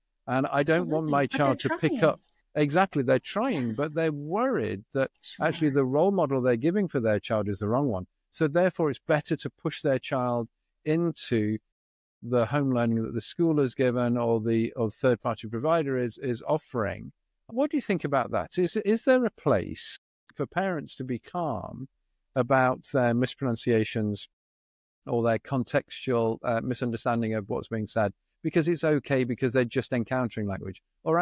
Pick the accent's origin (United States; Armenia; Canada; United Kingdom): United Kingdom; England; I'm English. We invented the language.